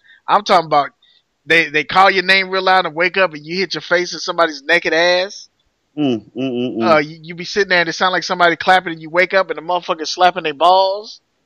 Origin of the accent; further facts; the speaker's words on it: Louisiana, United States; Anyway, I'm from Louisiana, so I respect … all he's done